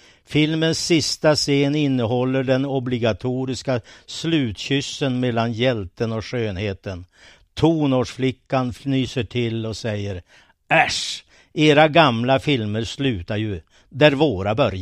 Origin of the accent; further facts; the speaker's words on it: Örnsköldsvik, Västernorrland County, Sweden; Örnsköldsvik, min hemstad, ser att gå mot en hyfsad framtid.